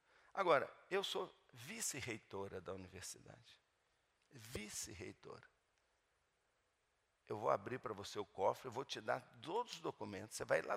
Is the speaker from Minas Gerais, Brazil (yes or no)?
yes; Belo Horizonte, Minas Gerais, Brazil; Eu sou de Belo Horizonte. Eu era da Terceira Igreja Batista.